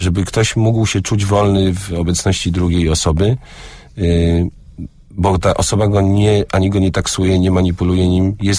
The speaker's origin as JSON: {"language": "Polish", "town": "Poznań", "region": "Greater Poland Voivodeship", "country": "Poland", "tie": "born there", "lives_now": "Toruń, Poland", "said": "Ja się urodziłem w Poznaniu, mieszkam w Toruniu"}